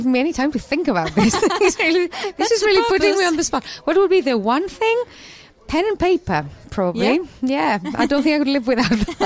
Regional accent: Greece; moved away as an adult; now in United Kingdom; I'm from Greece originally. I've lived in the UK for 18 years now, but I grew up and did my first degree in Greece.

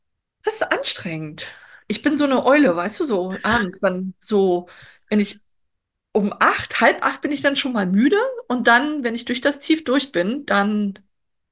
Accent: East Germany, Germany; ich komme aus dem Osten.

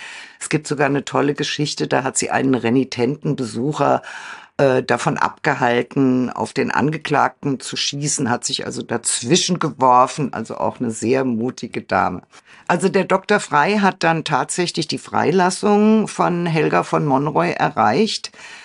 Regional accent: Frankfurt am Main, Hesse, Germany; born there; ich bin ja gebürtig in Frankfurt-Main

